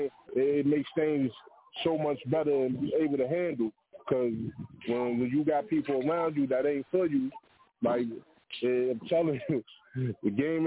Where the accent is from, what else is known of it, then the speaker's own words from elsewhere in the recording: Brooklyn, New York, United States; And I'm like, yeah, I'm from Brooklyn. I'm for the style.